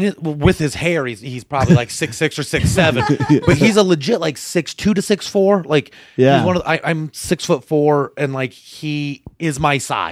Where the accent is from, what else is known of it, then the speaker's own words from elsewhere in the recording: Angola, Indiana, United States; Yep. Right near Michigan and Ohio, not near any major cities.